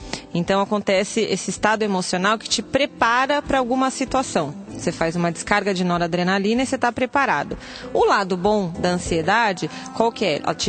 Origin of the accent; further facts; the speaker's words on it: São Paulo, Brazil; Sou do Bixiga.